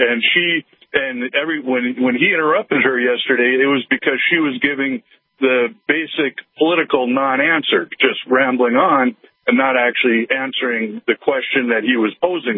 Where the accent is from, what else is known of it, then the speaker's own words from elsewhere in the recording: North Dakota, United States; Hey, I'm actually from North Dakota, traveling through South Dakota